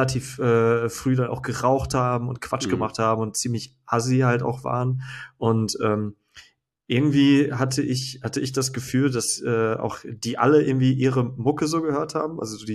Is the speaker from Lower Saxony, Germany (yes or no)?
no; North Rhine-Westphalia, Germany; Ich bin ja groß geworden am Niederrhein in einem relativ katholischen Ort.